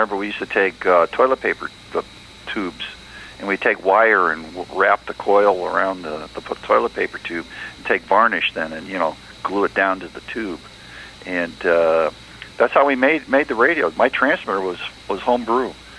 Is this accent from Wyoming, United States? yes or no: no; Ohio, United States; I was from Ohio, so I would talk basically about 500 to 1,000 miles.